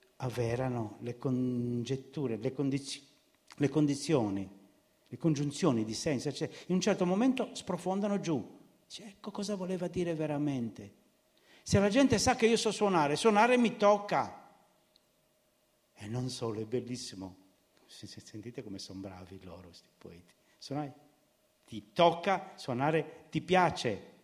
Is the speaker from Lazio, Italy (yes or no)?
no; Sardinia, Italy; In Sardegna, la mia terra